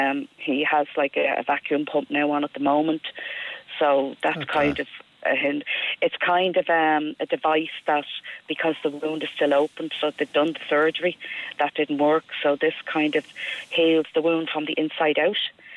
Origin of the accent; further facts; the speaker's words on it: Santry, Leinster, Ireland; He was actually from Santry at the time, and I was from Santry